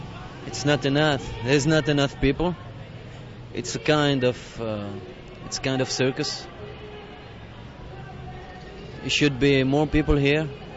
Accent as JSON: {"language": "English", "country": "Tunisia", "lives_now": "United States", "said": "I'm from Tunisia. I came here to study."}